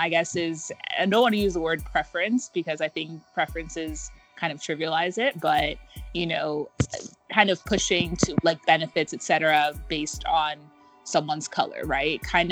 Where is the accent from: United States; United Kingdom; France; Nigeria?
Nigeria; Growing up in Nigeria, so the first part of that was like when we were kids running around, like we get really dark in the African sun.